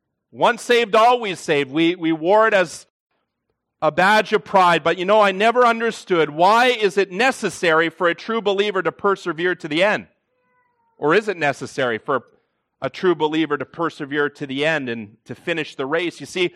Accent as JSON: {"language": "English", "region": "Ontario", "country": "Canada", "tie": "born or raised there", "said": "Now, I grew up in Baptist churches. I grew up in Baptist churches and what we call here in Southern Ontario, the Associated Gospel Church, which is a Baptistic denomination."}